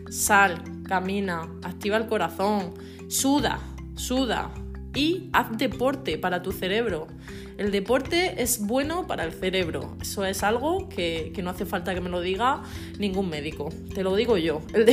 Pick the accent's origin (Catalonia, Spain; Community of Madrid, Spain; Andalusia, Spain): Andalusia, Spain; now in Bilbao, Spain; como soy andaluza y vivo en Bilbao, pues yo chillo mucho